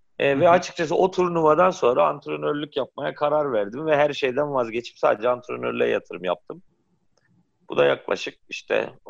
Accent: Çankırı, Çankırı Province, Turkey; born there; 1980 Çankırı doğumluyum.

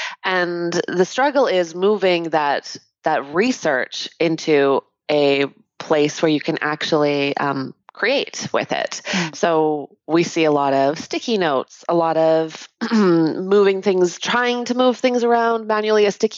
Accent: Canada; I'm Canadian too, so it's even worse.

